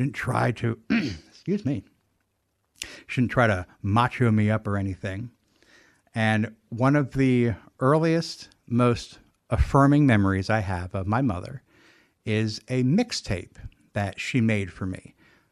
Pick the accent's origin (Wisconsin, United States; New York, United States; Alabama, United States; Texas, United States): Alabama, United States; Huntsville; born there; I was born in 1981 in Huntsville, Alabama.